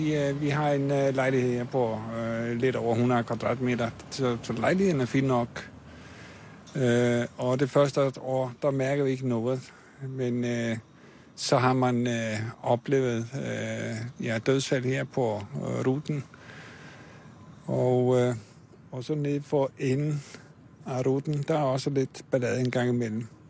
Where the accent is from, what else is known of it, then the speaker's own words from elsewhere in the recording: Iceland; Danish is a second language; now in Denmark; Island. Jeg kom fra Island. Men har boet i Danmark i 24 år.